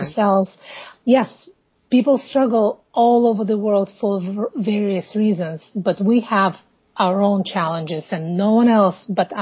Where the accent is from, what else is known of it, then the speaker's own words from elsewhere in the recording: Moldova; moved away as an adult; also born or lived in Ukraine; now in United States; lived most of my life in the neighboring republic, which was at that time the Soviet Union. It's called Moldova. But about nearly 20 years ago, I came mm-hmm. to the United States